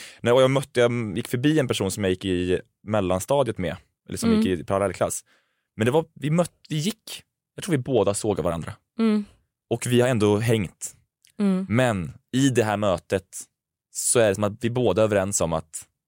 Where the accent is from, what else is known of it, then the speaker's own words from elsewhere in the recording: Karlstad, Värmland, Sweden; i min hemstad var jag. Jag var i min hemstad.